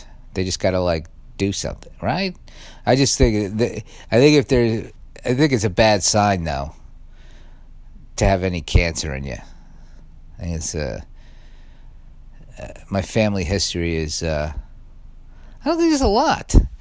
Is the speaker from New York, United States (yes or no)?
yes; Staten Island, New York, United States; I mean, I grew up on Staten Island, but that might as well be a different. It's like I can get there on public transportation.